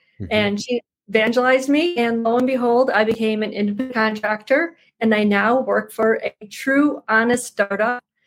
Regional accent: Madison, Wisconsin, United States; So I grew up in Madison, Wisconsin. My parents own a men's clothing store.

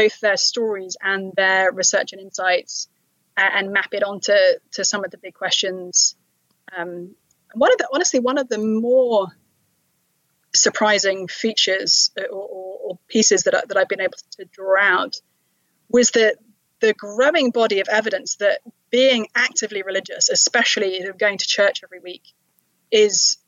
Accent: London, United Kingdom; now in Cambridge, United States; growing up in London, and certainly I think this is more the case where I live in Cambridge, Massachusetts now

